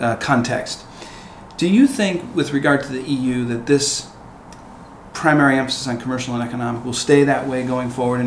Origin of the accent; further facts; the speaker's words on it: United States; As an American, I want to raise